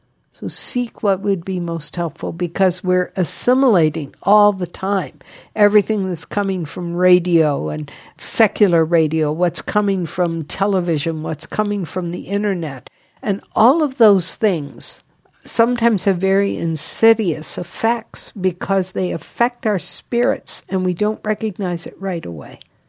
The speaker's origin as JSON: {"language": "English", "country": "United States", "said": "I am an American, And I pray that one day we will once again be a nation under God"}